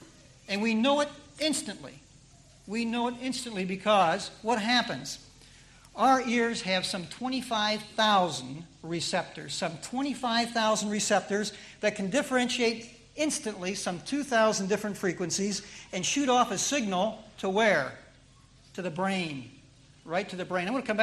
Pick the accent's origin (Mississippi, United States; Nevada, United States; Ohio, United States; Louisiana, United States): Ohio, United States; Well, I won't tell you about some things I did when I was a child growing up near Dayton, Ohio.